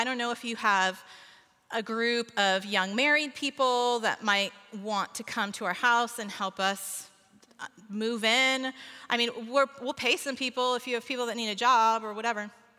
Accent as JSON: {"language": "English", "region": "California", "country": "United States", "said": "I'm from California. How do I do things in the snow?"}